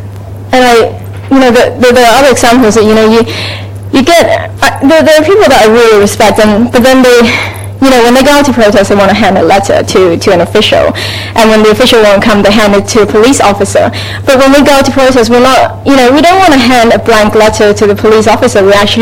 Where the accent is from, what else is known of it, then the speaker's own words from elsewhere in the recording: Hong Kong; growing up in Hong Kong